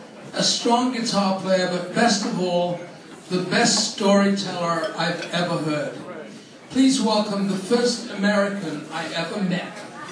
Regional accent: Yorkshire and the Humber, United Kingdom; many years ago, when I lived in England in the mid-50s, I knew a local banjo player in a jazz band in my hometown in Yorkshire, where they all talk a bit funny.

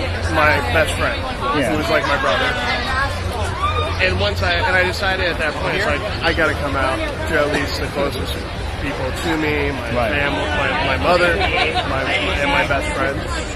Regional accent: Indianapolis, Indiana, United States; Growing up in Indianapolis, it was very, like Clark Kent versus Superman.

